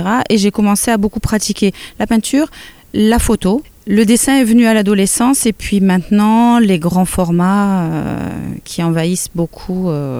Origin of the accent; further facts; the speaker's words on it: Aramon, Occitanie, France; d'Avignon, donc, et je suis d'Aramon.